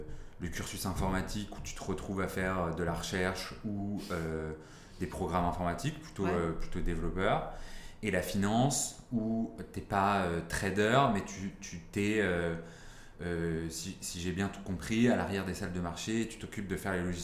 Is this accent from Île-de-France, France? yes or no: no; Brittany, France; quitte la Bretagne, je suis trop content.